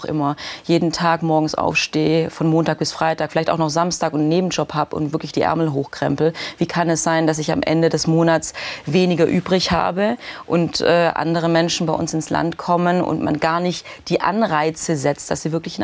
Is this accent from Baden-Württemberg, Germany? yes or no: yes; Baden-Württemberg, Germany; ich komme aus dem Schwabenländle